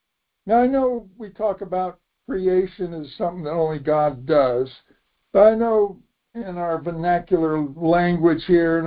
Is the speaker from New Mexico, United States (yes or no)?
no; Bethesda, Maryland, United States; born there; And I was born in Bethesda, Maryland, the Naval Hospital there.